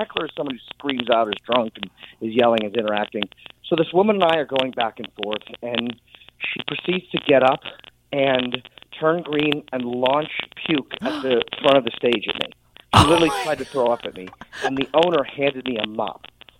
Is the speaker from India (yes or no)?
no; New Orleans, Louisiana, United States; I grew up in New Orleans, as mm-hmm. most Jews are from. And, yeah, I grew up eating kosher jambalaya and matzo ball gumbo.